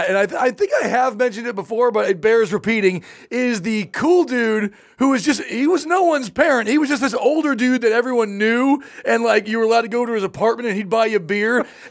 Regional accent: California, United States; I grew up in Orange County, and there was this area, the peninsula, right on the water there.

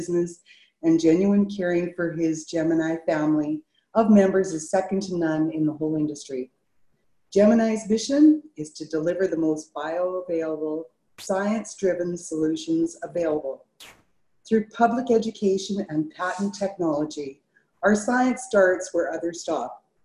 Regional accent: Warren, Saskatchewan, Canada; who's my partner, and we're from Warren, Saskatchewan, Canada.

